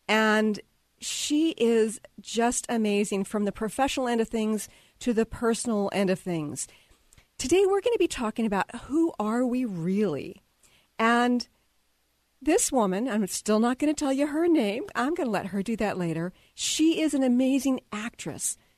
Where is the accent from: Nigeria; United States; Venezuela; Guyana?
United States; Texas; now in Seattle, United States; and then now I'm from Texas originally and I love Seattle. I wouldn't live any other place at this point in my life.